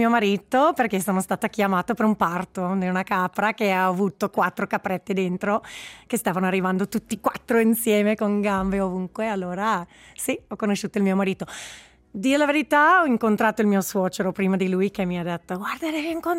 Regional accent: Canada; Italian is a second language; moved away as an adult; also born or lived in Scotland / England; Probabilmente puoi indovinare dal mio accento che non sono dal Ticino né dalla Svizzera. Io sono canadese, sono nata e cresciuta in Canada e poi dopo che ho finito il mio bachelor's in Canada sono andata in Scozia a fare la scuola veterinaria.

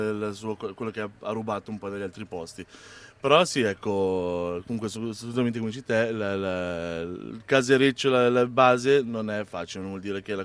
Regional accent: Melide, Ticino, Switzerland; now in Cama, Switzerland; Io sono nato e cresciuto a Melide.

